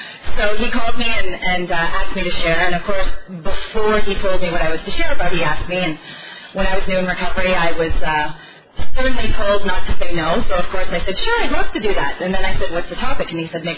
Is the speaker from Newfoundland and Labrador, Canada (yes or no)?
no; Stratford, Ontario, Canada; I grew up in Stratford, Ontario.